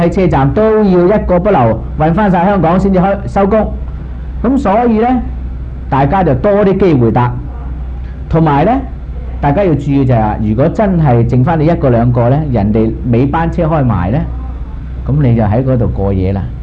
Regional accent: Guangdong, China; 咁我哋廣東人咁講嘅喎。

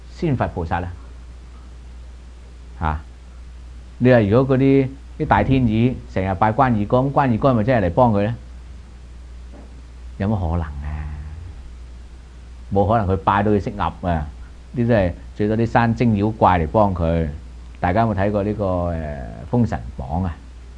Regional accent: China; 所以我们中国人烧炮仗打锣有鬼赶啲鬼。

